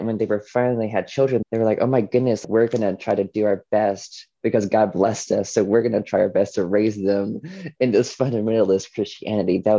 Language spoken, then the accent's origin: English; Walkertown, North Carolina, United States; but I grew up in Gospelite Baptist Church in Walkertown, North Carolina.